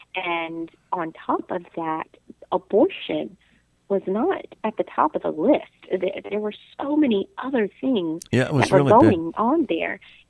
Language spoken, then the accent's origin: English; Charlestown, West Virginia, United States; Born in Charlestown. Born and raised in Charlestown, West Virginia.